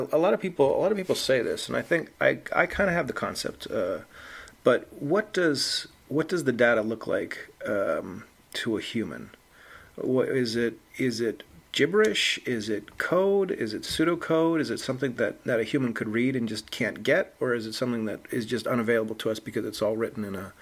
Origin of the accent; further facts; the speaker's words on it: England, United Kingdom; Am I going to be calling into British Airways, and if it knows I'm from England, it's going to be nicer to me, or what's the situation?